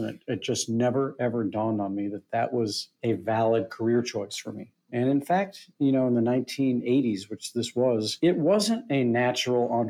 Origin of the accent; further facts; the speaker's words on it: St. Louis, Missouri, United States; You know, growing up in St. Louis, where, you know, this was a time before anyone had ever heard of things like arugula and extra virgin olive oil and balsamic vinegar.